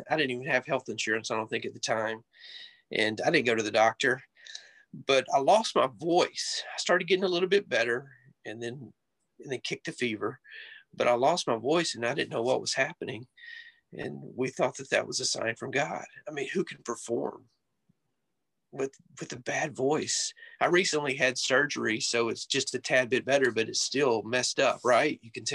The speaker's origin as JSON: {"language": "English", "region": "Louisiana", "country": "United States", "said": "I'm from North Louisiana. I know that eldership."}